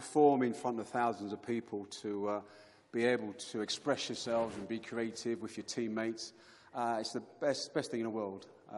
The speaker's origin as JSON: {"language": "English", "region": "London", "country": "United Kingdom", "tie": "born or raised there", "said": "And so growing up in London, going past Wembley"}